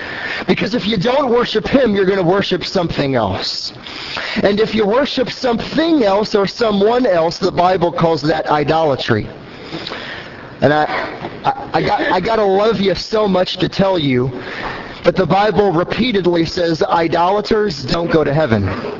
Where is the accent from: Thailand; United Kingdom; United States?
United States; St. Louis, Missouri; also born or lived in Los Angeles; Actually, I'm originally from St. Louis, Missouri. Here, grew up, was born, raised here, went to Los Angeles for college